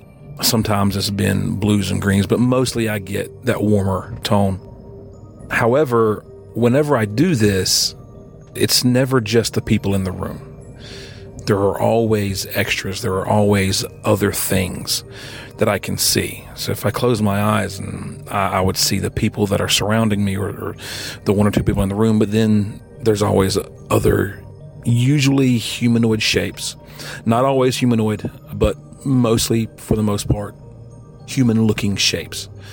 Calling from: North Carolina, United States; Hi, Derek. … I'm calling from North Carolina.

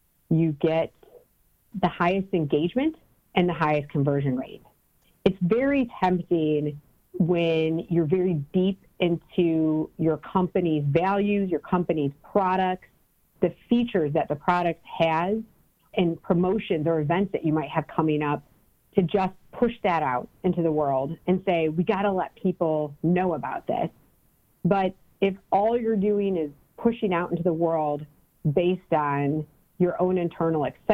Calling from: Cleveland, Ohio, United States; I'm calling from Cleveland, Ohio.

